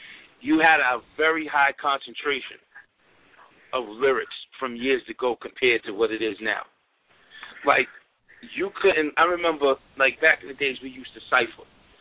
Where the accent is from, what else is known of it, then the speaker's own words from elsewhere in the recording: Queens, New York, United States; But I just mainly knew about the place that where I was coming from. You know, and that was Queens. We come from Astoria projects.